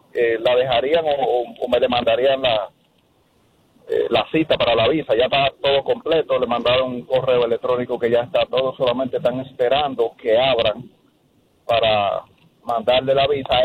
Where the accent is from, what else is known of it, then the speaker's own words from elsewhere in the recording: Santo Domingo, Dominican Republic; Santo Domingo, República Dominicana.